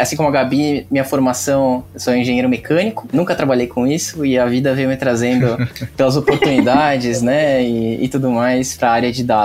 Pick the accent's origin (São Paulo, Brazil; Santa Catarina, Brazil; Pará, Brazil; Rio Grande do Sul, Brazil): São Paulo, Brazil; Bom, sou paulistano, tô aqui 32 anos